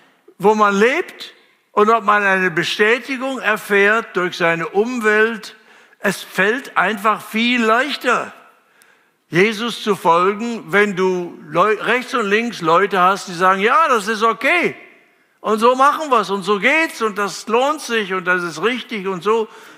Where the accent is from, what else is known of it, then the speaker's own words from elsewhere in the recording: Kassel, Hesse, Germany; da wo ich herkomme aus Kassel.